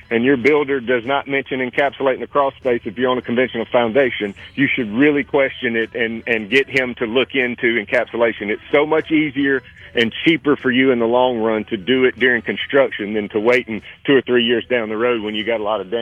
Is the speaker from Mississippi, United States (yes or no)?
yes; Mississippi, United States; You know, I was born and raised right here in Central Mississippi